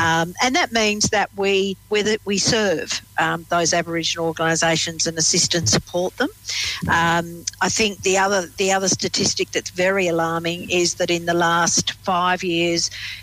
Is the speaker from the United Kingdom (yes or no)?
yes; England, United Kingdom; I'm English